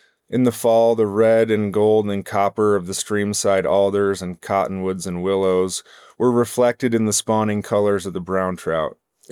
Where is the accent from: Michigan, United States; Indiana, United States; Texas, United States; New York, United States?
Michigan, United States; born there; moved away as an adult; Yeah, I mean, I was born in Michigan, but I moved to Montana, I think, when I was 19 or so for a fishing guide job